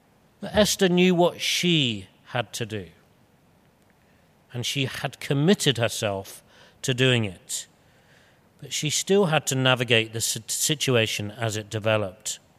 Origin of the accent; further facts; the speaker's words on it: United Kingdom; now in Hong Kong; Many of you know that I am British, I've been here a number of years, but I've had to learn how to be wise and culturally appropriate in Hong Kong.